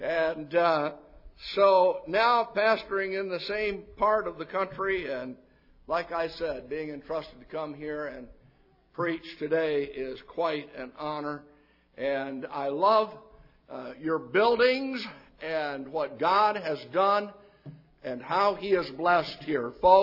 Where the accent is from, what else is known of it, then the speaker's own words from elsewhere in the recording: Pontiac, Michigan, United States; because I am from Pontiac, Michigan originally. I was out in Big Spring, Texas